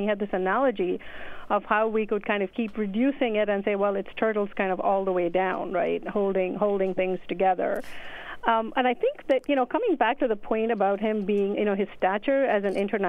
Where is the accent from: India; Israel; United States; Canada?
India; Delhi; So I grew up in India, but I was in college at MIT when the book actually came out. And I was actually back home in Delhi that summer.